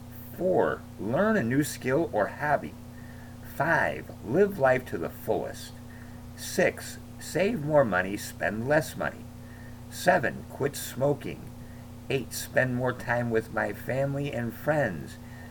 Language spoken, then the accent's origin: English; Chicago, Illinois, United States; from Chi-Town.